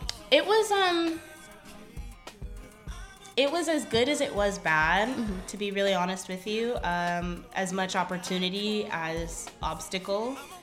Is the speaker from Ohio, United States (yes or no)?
no; Oakland, California, United States; I'm from Oakland, California. Been all over the world, but Oakland is home forever, ever, ever.